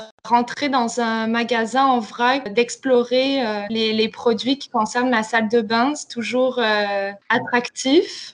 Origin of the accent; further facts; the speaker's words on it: France; Moi, personnellement, je viens de France, donc j'ai toujours vu des bidets dans les salles de bain